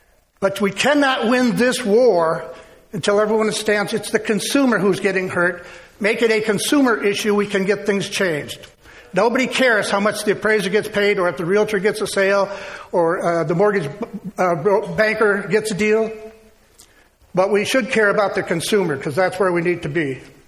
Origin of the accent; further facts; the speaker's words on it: Chicago, Illinois, United States; Look, I'm from the Chicago area. We know how to take care of people there, right?